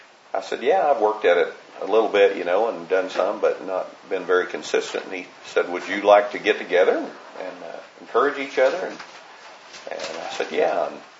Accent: Stillwater, United States; I'm from Stillwater. I'm married. I'll be 35 years this year. I have 4 children and 2 grandchildren now. I became a Christian at a very young age.

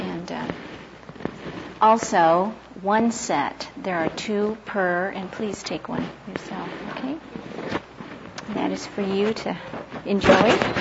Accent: Los Angeles, California, United States; I grew up in Los Angeles and met the NAVs and so forth there.

